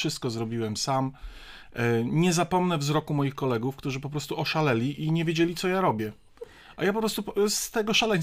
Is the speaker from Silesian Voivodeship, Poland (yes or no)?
yes; Częstochowa, Silesian Voivodeship, Poland; ja w ogóle oryginalnie jestem z Częstochowy